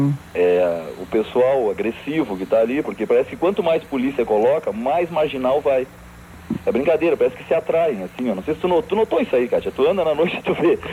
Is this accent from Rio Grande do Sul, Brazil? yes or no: yes; Porto Alegre, Rio Grande do Sul, Brazil; Eu, como porto-alegrense, tenho orgulho da Oswaldo Aranha. Eu me criei ali, tive uma formação ali